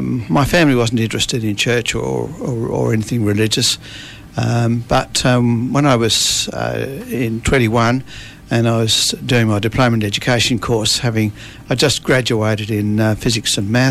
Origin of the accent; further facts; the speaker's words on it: Sydney, New South Wales, Australia; We were born and bred in Sydney, in a suburb of Sydney called Oatley, which is also where my wife was born and bred